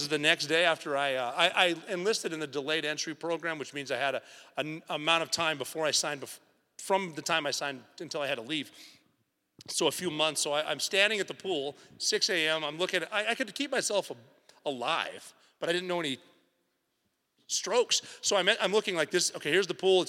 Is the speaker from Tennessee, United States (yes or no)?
no; Butte, Montana, United States; I'm from Butte, Montana, which is kind of a bubble, but it's similar to everywhere else in the world.